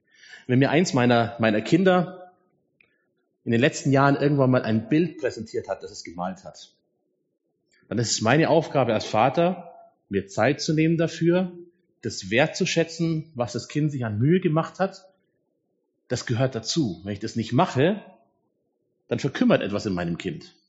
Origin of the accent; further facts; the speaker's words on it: Augsburg, Bavaria, Germany; born there; Bin gebürtiger Augsburger, bin dann in Marburg zum Studium gewesen, von da aus nach Oberfranken in die erste Stelle für 2 Jahre. Dann war ich 13 Jahre im Ruhrgebiet, mitten im Kohlenpott in Mühlenhahn an der Ruhr als Pastor. Und seit 1,5 Jahren bin ich jetzt hier in Wolfratshausen